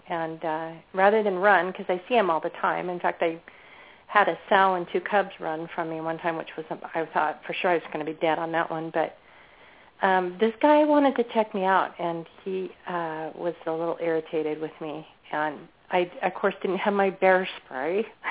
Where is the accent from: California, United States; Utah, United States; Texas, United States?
Utah, United States; also born or lived in Alaska / Washington State; Well, I was born and raised in Utah, so I used to go squatching there. But when I was a teenager, I also lived in Alaska for many years, and then I lived in Washington State.